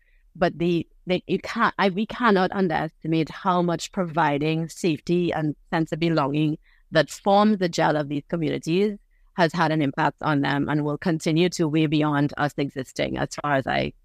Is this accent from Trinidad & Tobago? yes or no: yes; Trinidad & Tobago; also born or lived in New York, United States; I grew up on an island. I was born in New York, but I grew up on this island in Trinidad.